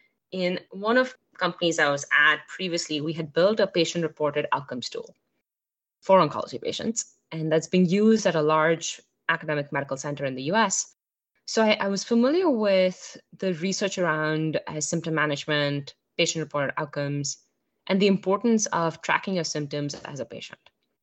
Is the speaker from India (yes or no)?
yes; India; moved away as an adult; now in United States; I grew up in India, came to the U.S. for undergraduate education